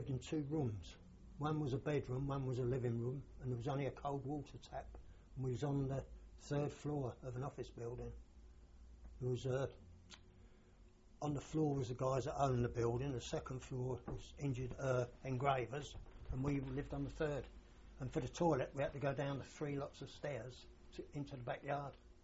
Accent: London, United Kingdom; born there; I was born in St. Paul Street, Islington, London, on the 31st of March, 1927.

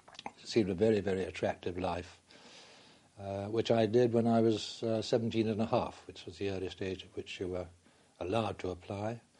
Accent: Haddenham, South East England, United Kingdom; born there; I was born at Haddenham in Buckinghamshire.

